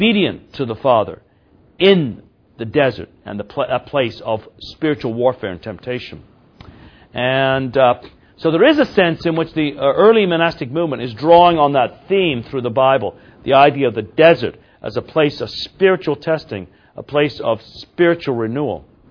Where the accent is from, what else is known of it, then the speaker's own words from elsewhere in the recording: Canada; And being a Canadian, one of the things that Canadians are taught when you go through Canadian history